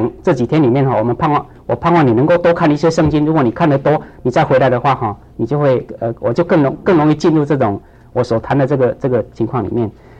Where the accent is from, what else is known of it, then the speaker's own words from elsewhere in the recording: China; 很类似我们中国人 的传统，所谓的三从四德哈